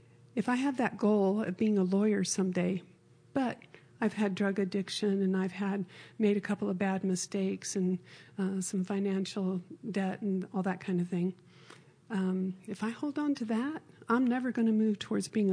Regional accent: Arizona, United States; We were in Arizona, and my husband's from the Southwest, and I moved there when I was 7. So I grew up out there in Arizona, and we met out there

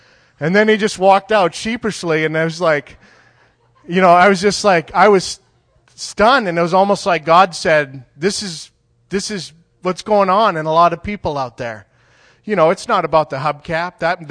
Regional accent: Canada; I'm a Canadian farm boy

